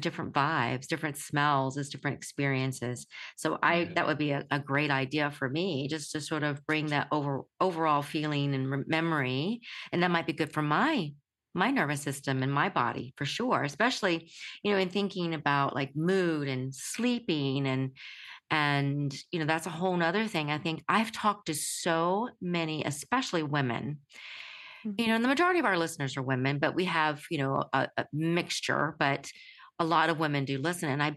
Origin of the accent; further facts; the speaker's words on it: North Carolina, United States; now in Santa Monica, United States; I'm from North Carolina. And even though I live in Santa Monica, I live in California, North Carolina is just still very much my home.